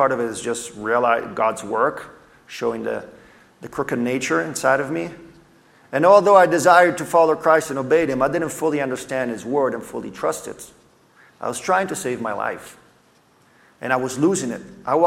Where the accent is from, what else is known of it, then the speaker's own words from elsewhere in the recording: Italy; I grew up in Italy as a missionary kid